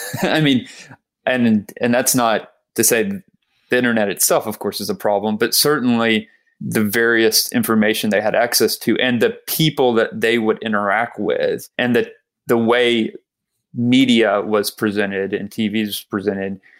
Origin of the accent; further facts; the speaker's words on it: Georgia, United States; So I said, okay, I grew up in South Georgia.